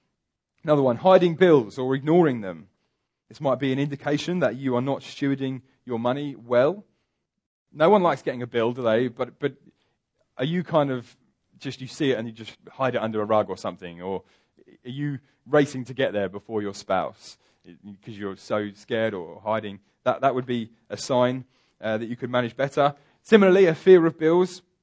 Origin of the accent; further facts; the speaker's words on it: England, United Kingdom; I know we're English, so none of us like to do that kind of thing.